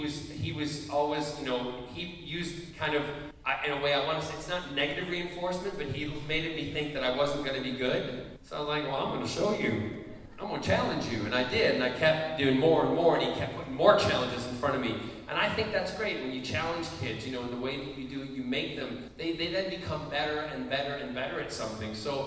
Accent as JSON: {"language": "English", "town": "Glasgow", "region": "Scotland", "country": "United Kingdom", "tie": "born or raised there", "said": "I grew up in Scotland, and when we lived in Glasgow"}